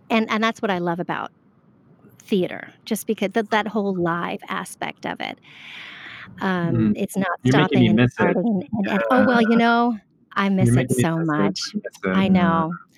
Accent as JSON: {"language": "English", "town": "San Diego", "region": "California", "country": "United States", "tie": "born or raised there", "also_born_or_lived": "Orlando, Florida", "said": "I grew up in San Diego and Orlando, Florida, so snow was very new to me."}